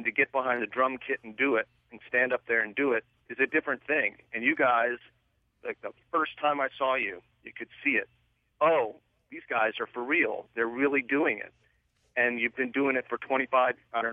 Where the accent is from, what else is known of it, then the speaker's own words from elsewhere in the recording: New Orleans, Louisiana, United States; But, you know, the musical plate is full growing up in New Orleans.